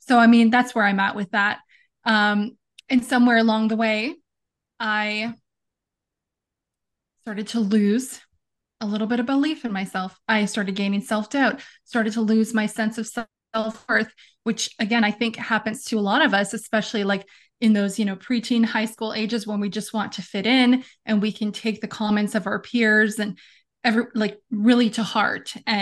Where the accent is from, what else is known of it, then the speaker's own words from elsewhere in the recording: Ontario, Canada; also born or lived in Western Canada; I was born and raised in Northern Ontario, Canada. I lived in Canada my whole life. I lived for a little bit in Western Canada in my young adulthood.